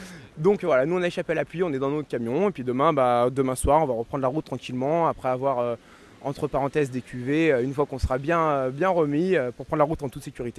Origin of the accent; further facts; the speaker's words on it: Lyon, Auvergne-Rhône-Alpes, France; Alors moi là je vais au camping, donc nous on est lyonnais.